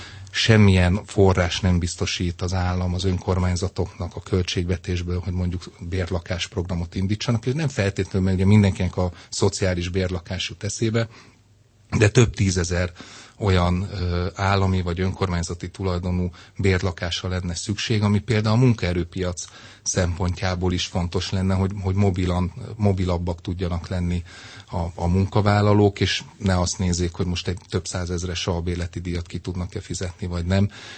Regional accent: Pécs, Baranya, Hungary; now in Budapest, Hungary; Tehát én is Pécsről vagyok, de itt élek Budapesten

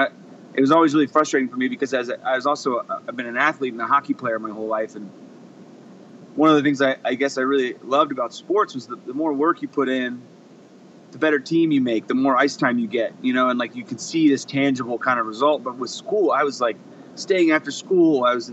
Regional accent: Washington, D.C. area, United States; but I grew up in the Beltway of DC, and so the military and the government was kind of all around me.

